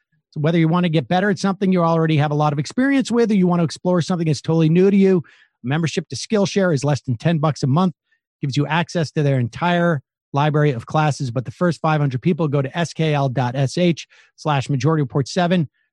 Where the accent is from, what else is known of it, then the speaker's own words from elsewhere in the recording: Massachusetts, United States; I'm from Massachusetts.